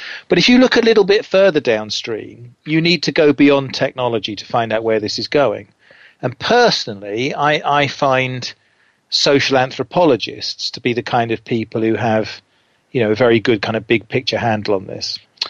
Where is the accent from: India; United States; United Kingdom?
United Kingdom; England; And because I'm English, so of course I didn't actually have any photo ID with me.